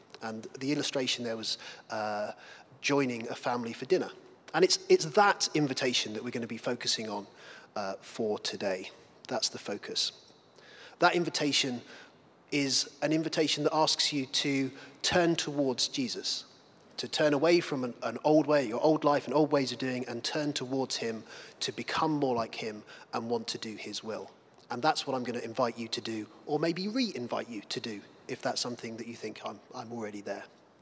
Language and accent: English; East of England, United Kingdom; to return home, to my family home, where I grew up in Suffolk